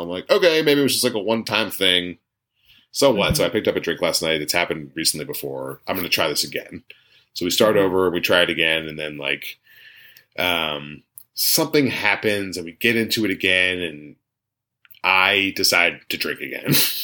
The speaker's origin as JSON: {"language": "English", "town": "Philadelphia", "region": "Pennsylvania", "country": "United States", "said": "I just tell people that I'm from Philly, and they're like, you're from Philly?"}